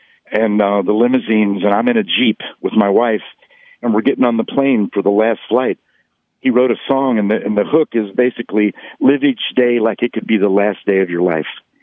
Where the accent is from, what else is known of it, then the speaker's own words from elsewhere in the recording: Louisville, Kentucky, United States; born there; I am a Kentucky colonel because I was born in Louisville, Kentucky, and they just made me a Kentucky colonel.